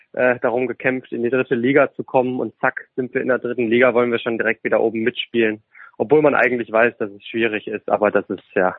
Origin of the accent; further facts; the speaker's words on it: Essen, North Rhine-Westphalia, Germany; Ich komme aus Essen, also nur einen Katzensprung von Gelsenkirchen entfernt.